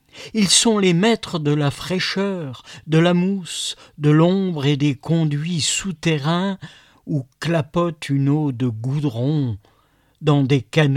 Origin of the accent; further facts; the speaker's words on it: Provence-Alpes-Côte d'Azur, France; Chez nous, en Haute-Provence, on cueillait les olives à la main, une à une.